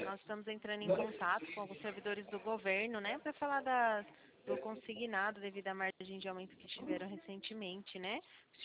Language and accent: Portuguese; São Paulo, Brazil; Eu sou do interior de São Paulo